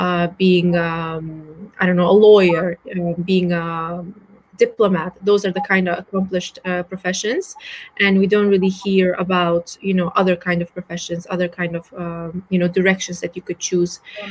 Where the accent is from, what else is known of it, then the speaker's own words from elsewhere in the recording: Baku, Azerbaijan; growing up in Baku, in Azerbaijan